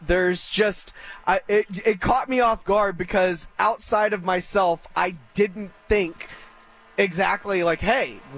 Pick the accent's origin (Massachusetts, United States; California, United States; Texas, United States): Texas, United States; Houston; I'm from Houston. I'm from Houston. I just want to parse that. Like, that's where most of my sports allegiances lie, Cougar fan.